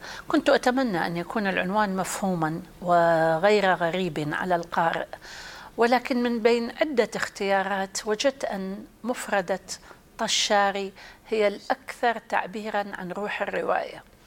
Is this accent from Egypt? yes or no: no; Iraq; أنا عراقية صحفية بالدرجة الأولى